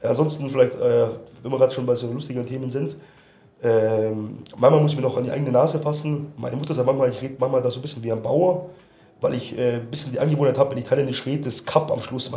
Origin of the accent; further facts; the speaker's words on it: Germany; Ja, ich bin Deutscher, ich wurde deutsch da erzogen und bin deutsch aufgewachsen, teilweise von meinen Großeltern auch erzogen worden.